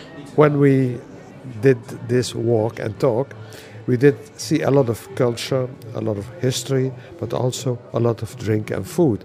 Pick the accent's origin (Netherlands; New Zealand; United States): Netherlands; When we're from Holland, we say, give me a Heineken or an Amstel, but you don't have to do that.